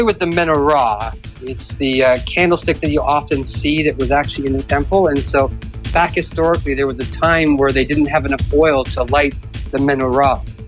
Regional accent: Israel; I mean, I grew up in Israel, so I've been to Bethlehem a bunch of times, and so I'm very familiar with the area.

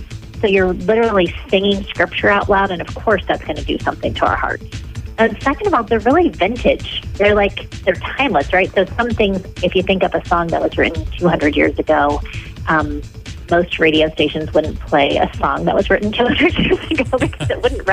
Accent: Midwest, United States; one of my best friends grew up deep in the South and I grew up in the Midwest.

